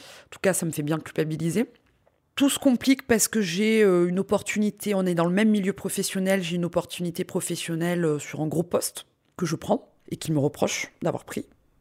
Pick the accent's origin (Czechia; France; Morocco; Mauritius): France; South; parce que je suis fille du Sud, donc un peu de tempérament.